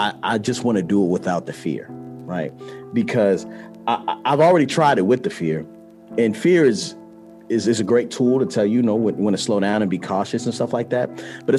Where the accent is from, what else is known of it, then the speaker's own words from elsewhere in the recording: Baltimore, Maryland, United States; So I'm from Baltimore, Maryland. My mom and my dad never got married. My dad moved to California when I was like two.